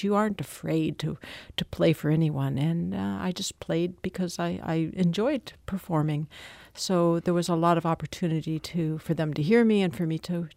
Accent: Olivette, Missouri, United States; now in London, United Kingdom; Well, I grew up in Olivet. I went to Ladue High School.

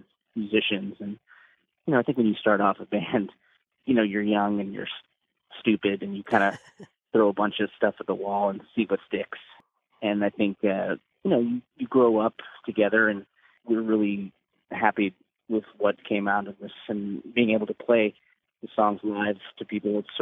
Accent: Chicago, Illinois, United States; Yeah, I'm from Chicago originally.

